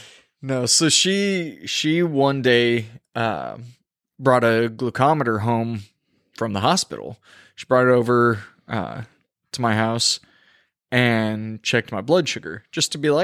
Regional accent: El Paso, Texas, United States; I was raised in the South.

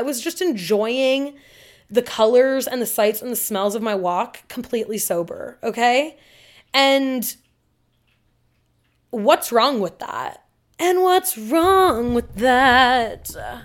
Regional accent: Portland, United States; I'm not from like a landscape like this, right? Like growing up in Portland, we didn't have the bougainvillea, we didn't have jacarandas

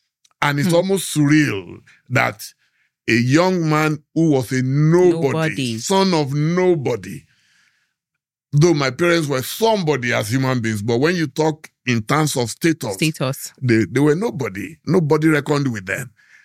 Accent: Nigeria; moved away; I never planned to leave as a Nigerian. Some people dream of going abroad. No. I went abroad out of absolute necessity and out of desperation, not because I wanted to.

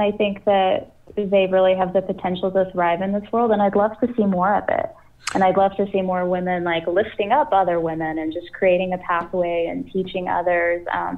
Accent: Texas, United States; moved away as an adult; I'm from Texas originally, spent my whole life there, and Texas is amazing. We'll always be home, but I think after living there for 28 years, it was just like, it's time to change it up.

